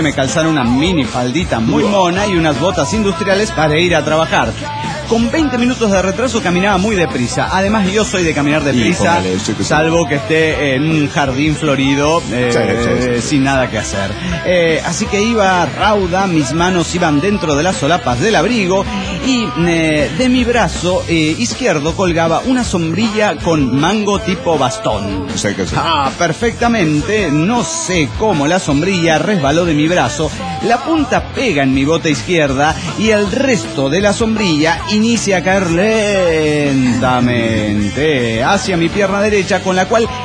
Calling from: Mexico City, Mexico; del DF mexicano.

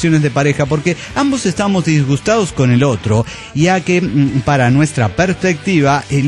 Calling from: Mexico City, Mexico; del DF mexicano.

